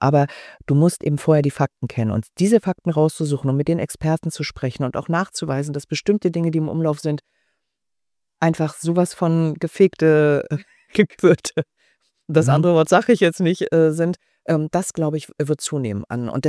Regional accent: Schwerin, Mecklenburg-Vorpommern, Germany; born there; weil ich bin gebürtige Schwerinerin

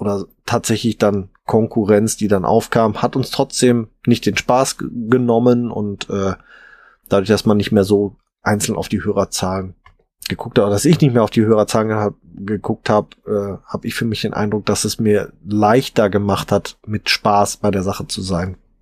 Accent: North Rhine-Westphalia, Germany; so sagt man doch bei uns im Ruhrpott

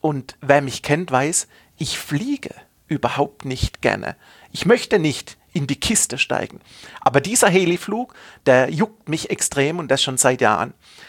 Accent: Baden-Württemberg, Germany; accent: Kurpfälzisch; now in Stuttgart, Germany; man hört es teilweise durch meinen Slang, dass ich aus dem kurpfälzischen Bereich bin, aus der Region Karlsruhe, Mannheim, Heidelberg

